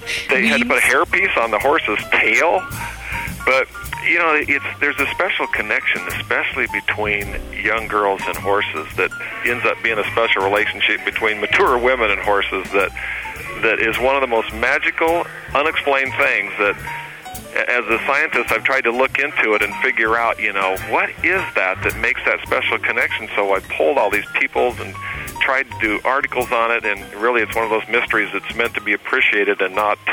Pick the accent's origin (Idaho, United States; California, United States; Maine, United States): Idaho, United States; Bonners Ferry; now in Oregon, United States; it's up in Oregon where I'm at now, it's my hometown in Bonners Ferry, Idaho